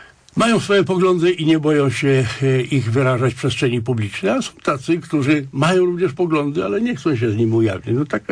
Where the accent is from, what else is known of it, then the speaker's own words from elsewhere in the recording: Gniezno, Greater Poland Voivodeship, Poland; born there; No ja siebie uważam za Wielkopolanina. Urodziłem się, co prawda urodziłem się w Gnieźnie, czyli jak się w Gnieźnie mawiało i mawia w pierwszej stolicy Polski. Ale moja rodzina pochodzi ze wsi. Moi rodzice byli chłopami i ja się jestem inteligentem w pierwszym pokoleniu.